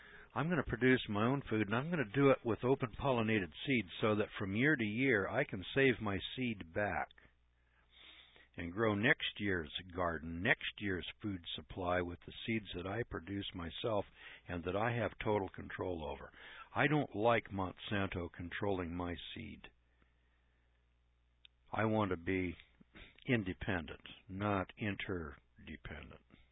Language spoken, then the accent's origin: English; Missouri, United States; I'm skeptical. I'm from Missouri.